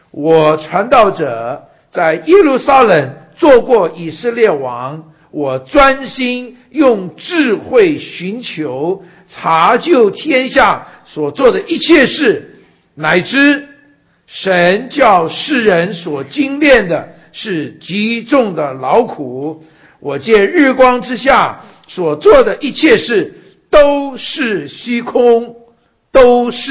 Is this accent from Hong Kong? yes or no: no; Taiwan; moved away as an adult; now in United States; 因为我的父母是湖南人，我在台湾是我的父母抗战之后，他们到了台湾去，所以我是在台湾出生的。